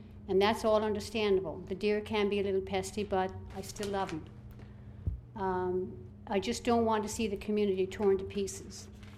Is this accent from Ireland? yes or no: yes; Ireland; now in Sussex County, United States; We immigrated to this country from Ireland, and we love it here.